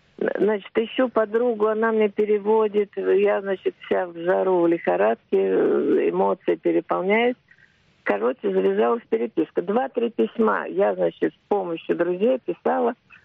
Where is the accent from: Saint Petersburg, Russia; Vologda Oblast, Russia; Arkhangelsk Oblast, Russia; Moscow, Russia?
Moscow, Russia; Я просто сказала, что я из Москвы.